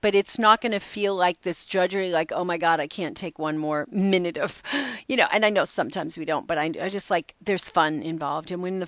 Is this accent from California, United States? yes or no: no; Bellevue, Washington, United States; I'm from Bellevue, Washington.